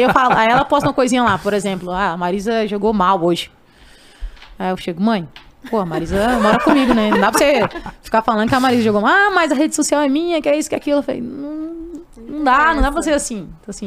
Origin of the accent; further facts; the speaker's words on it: Brasília, Federal District, Brazil; pelo menos na minha cidade lá, eu sou de Brasília, uma cidade grande, né?